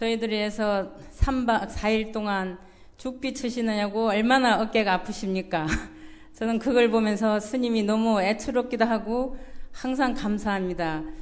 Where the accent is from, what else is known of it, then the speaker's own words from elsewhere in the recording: Pyeongtaek, Gyeonggi Province, South Korea; 저는 경기도 평택시에서 온